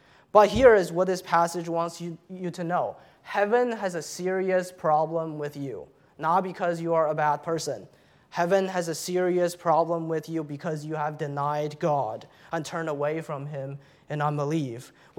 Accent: New York City, New York, United States; As a New Yorker, as a New York Yankees fan, I am very angry.

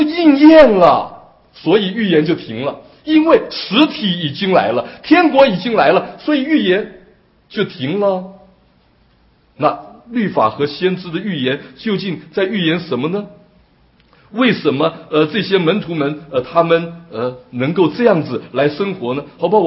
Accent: China; now in United States; 我们从中国来到美国，我们很自然的就能够把美国弄成 Chinatown

